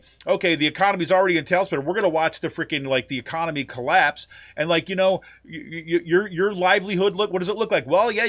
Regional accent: Utica, New York, United States; My hometown of Utica, New York, was a perfect example of this.

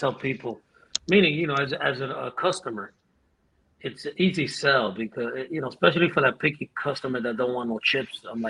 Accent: New York City, New York, United States; born there; And I was born in New York City, so I'm a tough mother freaker.

